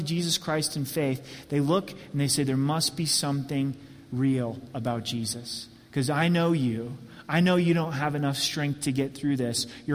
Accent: Oregon, United States; In the church that I grew up in Southern Oregon, wonderful pastor.

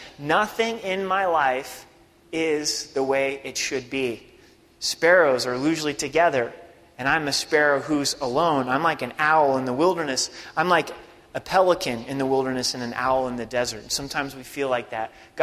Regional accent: United States; because I'm a American

